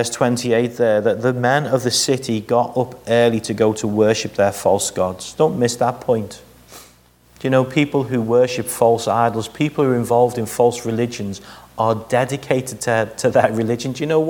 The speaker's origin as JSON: {"language": "English", "town": "Liverpool", "region": "North West England", "country": "United Kingdom", "said": "I come from Liverpool, the capital island of Ireland, as you know. There are more Catholic churches in my city than anything."}